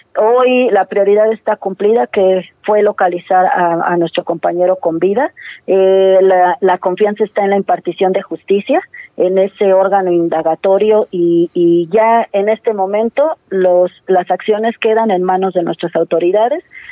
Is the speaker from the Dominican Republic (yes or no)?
no; Mexico; como ciudadanos mexicanos que somos.